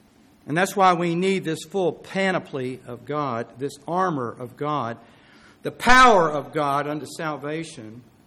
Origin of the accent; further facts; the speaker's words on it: Tulsa, Oklahoma, United States; I grew up in Tulsa, Oklahoma.